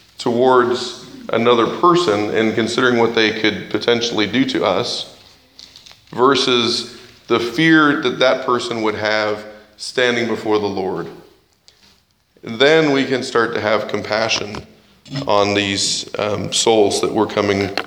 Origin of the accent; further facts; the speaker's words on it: Oklahoma, United States; I'm from Oklahoma, so I can say that.